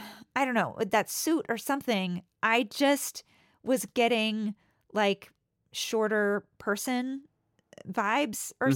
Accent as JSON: {"language": "English", "region": "California", "country": "United States", "said": "Now, I am from California."}